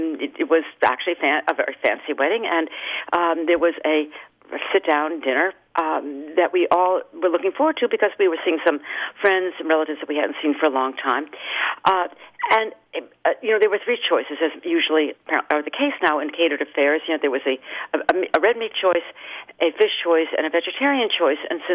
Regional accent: Massachusetts, United States; I was very pleased to see there was nobody from my home state of Massachusetts on that list.

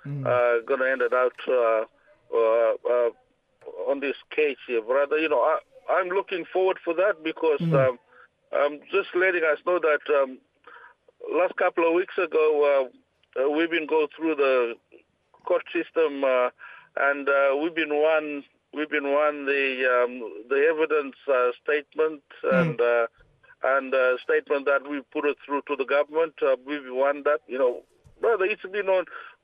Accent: Queensland, Australia; I'm from Torres Strait, brother, up at the Top Western, Gudamalugal Nation. My community, my island is Boigu Island.

